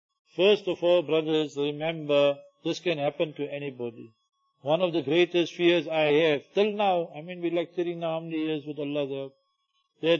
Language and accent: English; Heidelberg, Baden-Württemberg, Germany; English is a second language; I had to lecture in my hometown, this is many years ago, 30 years ago, or so 25 years ago. There's non-Muslims, they saw a film or a video or something on Hajj and a pelting. So they asked the people in Heidelberg that time.